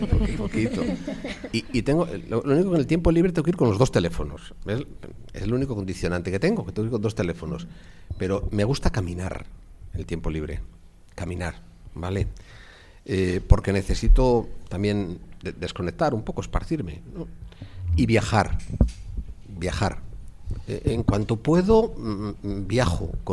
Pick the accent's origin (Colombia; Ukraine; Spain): Spain; Salamanca, Castile and León; Me considero muy salmantino, ¿de acuerdo? Muy salmantino.